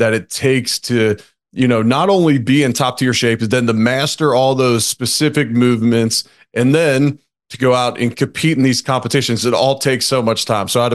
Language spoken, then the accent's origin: English; Cincinnati, Ohio, United States; So I grew up in Cincinnati. I was not even a starter on my high school football team as a junior.